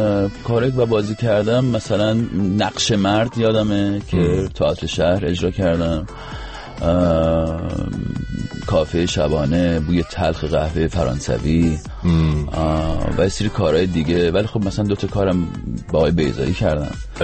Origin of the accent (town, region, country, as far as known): Rasht, Gilan, Iran; born there